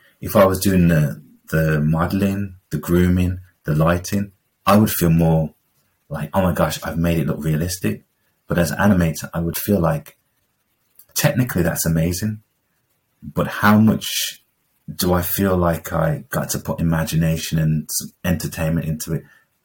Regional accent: Birmingham, West Midlands, United Kingdom; Like I'm this black kid from Caribbean background in like Handsworth in Birmingham, in an environment where you're watching Japanese cartoons

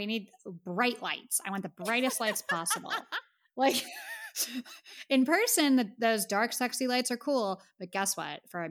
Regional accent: East Coast, United States; We're from the East Coast. It's cold.

